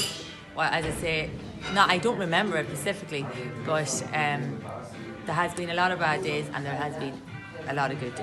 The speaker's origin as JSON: {"language": "English", "town": "Dundalk", "region": "Leinster", "country": "Ireland", "said": "I have a soft spot for Dundalk because I am from Dundalk"}